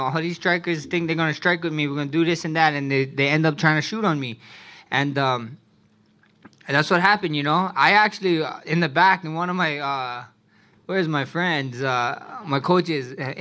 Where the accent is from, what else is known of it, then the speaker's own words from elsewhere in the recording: Hawaii, United States; Us Hawaiians, I'm Hawaiian Samoan. I love to eat.